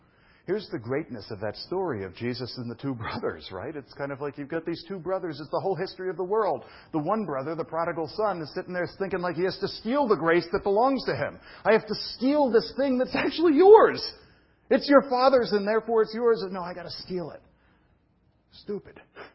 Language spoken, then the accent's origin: English; Brooklyn, New York, United States; I'm from Brooklyn, you know, believe it's, I don't know, calves jumping from a stall.